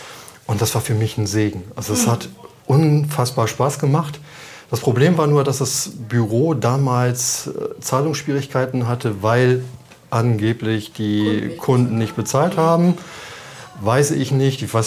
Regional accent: Rhineland, Germany; born there; now in Bremen, Germany; Gebürtig, das hört man aber aus der Stimme wahrscheinlich nicht raus, bin ich Rheinländer.

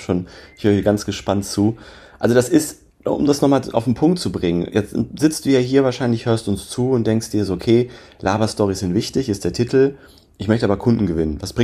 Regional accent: North Rhine-Westphalia, Germany; Ja, ich komme ja auch aus NRW oder ich komme aus der Nähe.

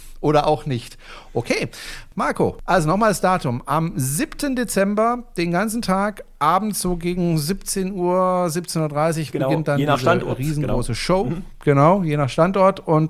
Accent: Freiburg, Baden-Württemberg, Germany; Okay, schade, weil Freiburg ist meine Heimatstadt.

